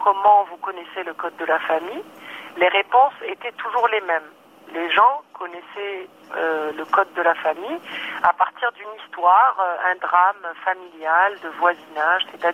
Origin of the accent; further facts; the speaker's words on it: Algeria; now in France; Donc je suis algérienne, je suis journaliste algérienne, je suis installée en France depuis 1994.